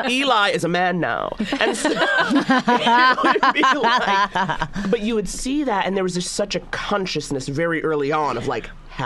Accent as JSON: {"language": "English", "region": "New York", "country": "United States", "said": "I'm from Harlem, but I'm from original Harlem, not the Red Rooster you think of now."}